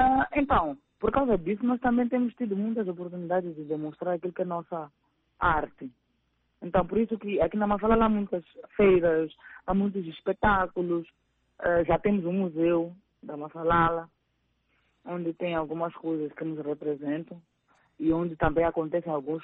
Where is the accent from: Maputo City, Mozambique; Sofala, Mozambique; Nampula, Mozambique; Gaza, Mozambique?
Maputo City, Mozambique; Maputo; É especial porque é o bairro onde eu nasci e, por acaso, até agora é onde moro.